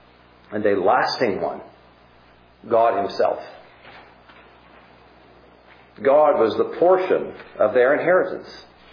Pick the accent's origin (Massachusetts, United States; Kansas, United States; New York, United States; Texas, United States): Kansas, United States; Concordia; I grew up in Concordia